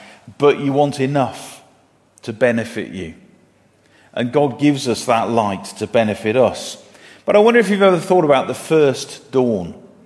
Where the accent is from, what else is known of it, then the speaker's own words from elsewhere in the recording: United Kingdom; And being very British, we always talk about the weather anyway.